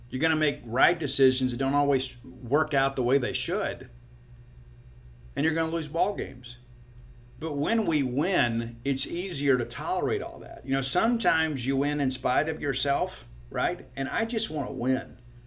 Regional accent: Mississippi, United States; I like to call them float flops because I'm from South Mississippi.

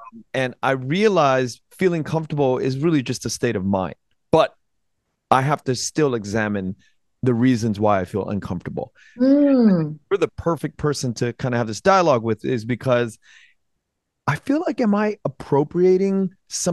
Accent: United States; born there; I am an American. I was born in America

